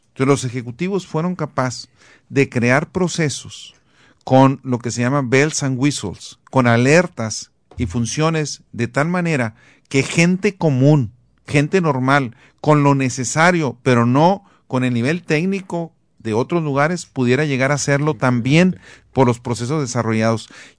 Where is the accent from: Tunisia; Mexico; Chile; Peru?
Mexico; Chihuahua; soy de Chihuahua